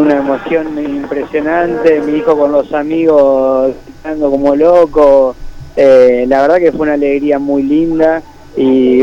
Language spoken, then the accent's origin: Spanish; Buenos Aires, Argentina; Yo soy porteño, amo Buenos Aires